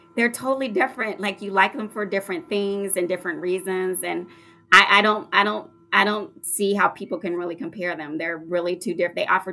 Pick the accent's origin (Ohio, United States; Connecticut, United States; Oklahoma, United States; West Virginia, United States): Oklahoma, United States; Even though I'm from Oklahoma, there's something like special about New York.